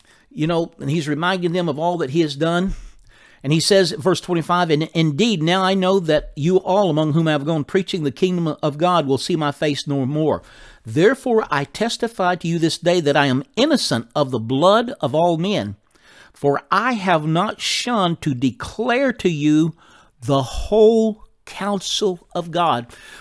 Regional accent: Texas, United States; Now, I grew up in North Texas, in a rural area of North Texas. We didn't call them spankings. We called it a whooping.

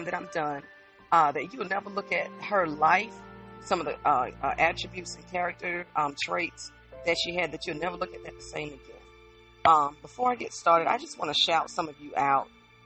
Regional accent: South Carolina, United States; also born or lived in Jersey City, United States; now in North Carolina, United States; was raised and was born in Jersey City, but raised in South Carolina and planted in North Carolina.

